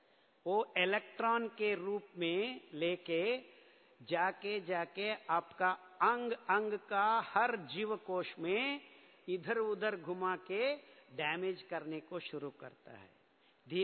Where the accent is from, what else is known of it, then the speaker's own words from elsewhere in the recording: Mysore, Karnataka, India; हम मैसूर से हैं.